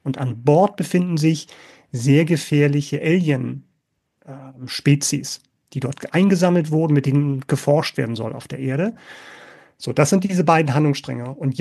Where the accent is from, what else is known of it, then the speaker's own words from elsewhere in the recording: Berlin, Germany; in dem kleinen Programmkino bei mir um die Ecke, wo ich aufgewachsen bin in Berlin.